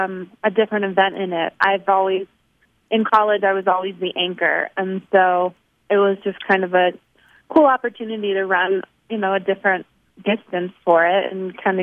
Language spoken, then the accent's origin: English; Warrenton, Virginia, United States; I grew up in a town about probably an hour southwest of D.C., Warrenton, Virginia.